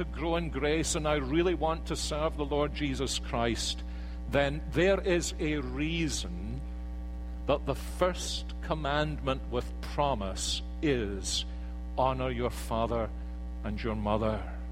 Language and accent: English; Scotland, United Kingdom; Now, I'm British. I know I'm not English, and it's not quite the same thing to be Scottish.